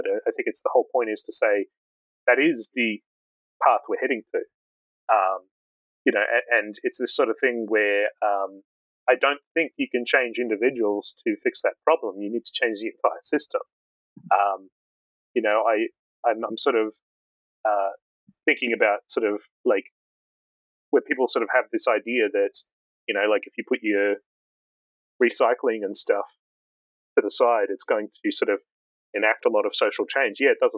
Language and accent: English; Tauranga, Bay of Plenty, New Zealand; Yeah, so you know, I'm Maori. I'm from Ngaitarangi, which is where the game like sort of takes place in Tauranga, which is you know, within that tribal boundary.